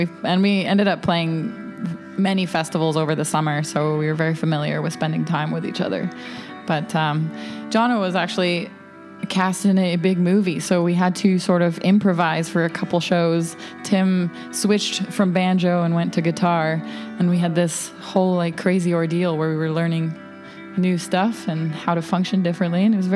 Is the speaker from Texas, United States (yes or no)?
no; Vermont, United States; now in Canada; I'm actually from Vermont.